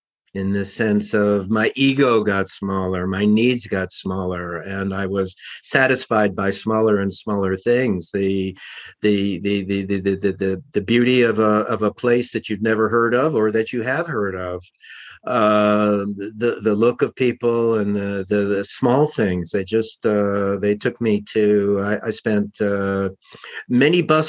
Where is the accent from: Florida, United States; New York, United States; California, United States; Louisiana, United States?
New York, United States; Manhattan; but I grew up near you in Manhattan. My father was a cardiologist